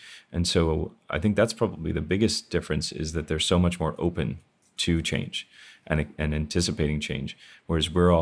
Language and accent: English; Ireland; we're originally from Ireland